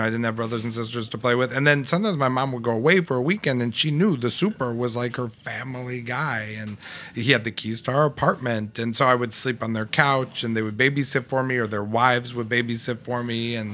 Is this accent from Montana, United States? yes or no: no; New York, United States; I grew up on the Upper East Side.